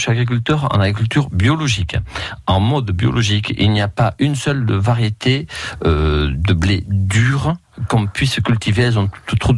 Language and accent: French; Nouvelle-Aquitaine, France; je suis donc originaire du Pays Basque et donc d'une région qui s'appelle la Soule.